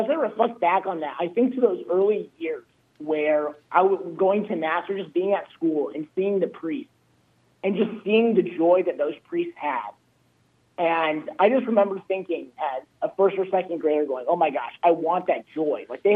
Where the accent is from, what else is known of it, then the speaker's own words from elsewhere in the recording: Lincoln, Nebraska, United States; I'm originally from Lincoln, Nebraska. It's the diocese that I study for.